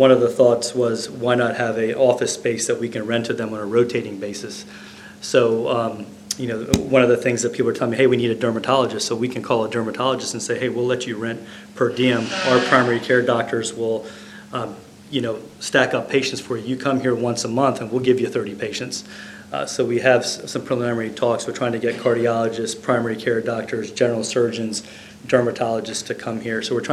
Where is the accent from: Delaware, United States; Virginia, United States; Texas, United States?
Delaware, United States; Newark; I'm a cardiologist from Newark, Delaware.